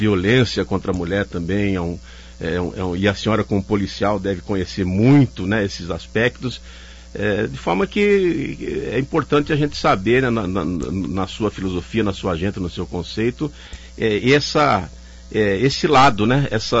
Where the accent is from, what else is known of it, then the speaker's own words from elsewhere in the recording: Valinhos, São Paulo, Brazil; Aliás, cresci em Valinhos, ia nos bailes do Rigeza, de carnaval.